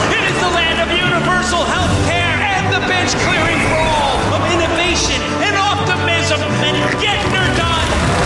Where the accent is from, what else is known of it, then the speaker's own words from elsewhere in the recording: Canada; we are Canadian.